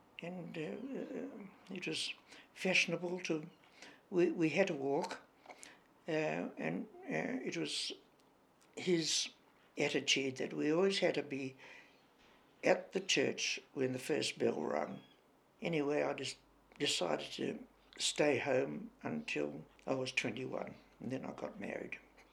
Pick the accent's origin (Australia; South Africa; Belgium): Australia; Angaston, South Australia; I'm proud that I can call myself a Barossaite. I was born in the Angaston Hospital, premature.